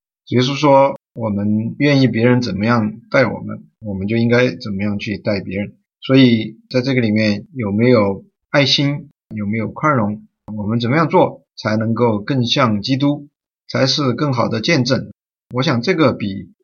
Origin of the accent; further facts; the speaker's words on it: China; 有的也是希望我们中国人的文化能够被接受、被了解，这是人之常情